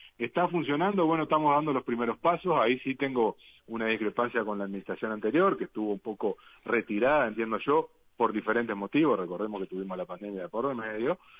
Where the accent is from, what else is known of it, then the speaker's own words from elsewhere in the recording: Salta, Argentina; accent: Salta; yo soy salteño y mi idioma salteño se nota hasta en eso.